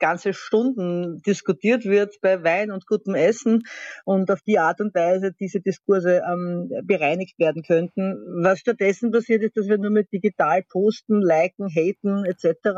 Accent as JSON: {"language": "German", "country": "Austria", "said": "Also zum Beispiel, dass bei uns in Österreich im Parlament gebetet wird"}